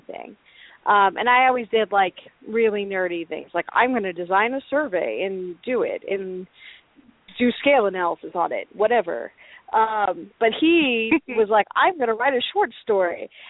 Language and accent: English; Texas, United States; now in Colorado, United States; I live in Colorado with my family and two cats. I grew up in Texas.